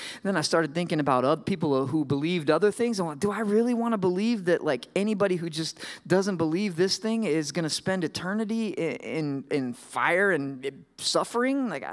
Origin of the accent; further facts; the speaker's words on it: Florida, United States; And I grew up in Florida, had only lived in Virginia for a couple years, and then I came up here and it was 4.